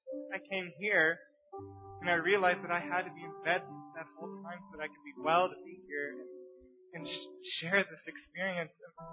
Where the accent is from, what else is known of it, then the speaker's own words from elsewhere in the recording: United States; I'm also American.